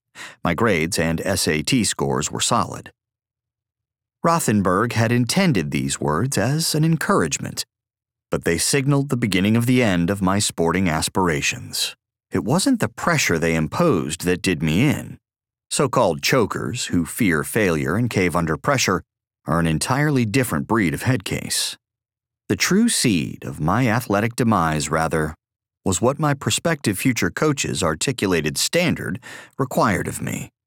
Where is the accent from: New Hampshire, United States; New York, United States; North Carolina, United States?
New Hampshire, United States; Hanover; Hanover, New Hampshire, a bosky little college town in the western part of my home state